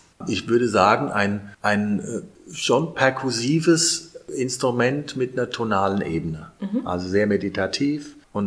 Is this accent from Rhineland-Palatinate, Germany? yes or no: yes; Ludwigshafen, Rhineland-Palatinate, Germany; born there; Ich bin der gebürtiger Ludwigshäfner